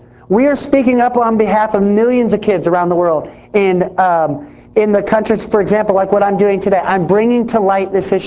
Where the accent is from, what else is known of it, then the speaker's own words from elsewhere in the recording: Indiana, United States; also born or lived in Atlanta / Los Angeles; I grew up in Indiana. I lived in Atlanta, Georgia, and I've lived for a brief time in LA.